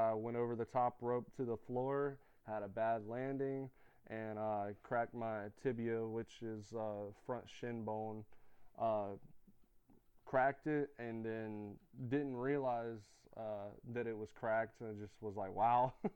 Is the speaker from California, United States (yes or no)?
no; Savannah, Georgia, United States; I waited and drove all the way back to my hometown down in Savannah the next day.